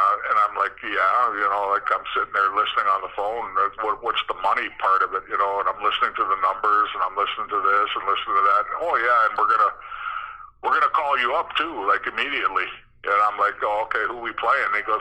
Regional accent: Toronto, Ontario, Canada; growing up in Toronto

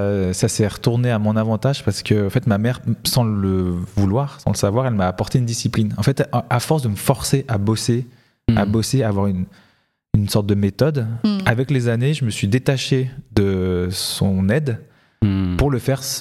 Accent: Sallanches, Auvergne-Rhône-Alpes, France; Bah donc moi je suis né à Sallanches. Les gens connaissent Sallanches parce qu'ils passent par là pour aller au ski souvent. Mais j'ai surtout grandi à Thonon-les-Bains.

